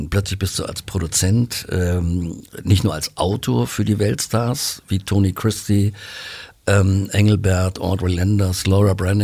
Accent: Germany; Nein, ich bin Deutscher

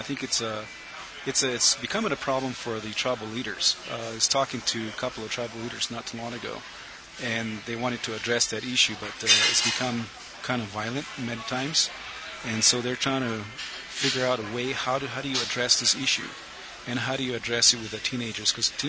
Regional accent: Cochiti Pueblo, New Mexico, United States; I grew up at Cochiti Pueblo. I'm from Cochiti.

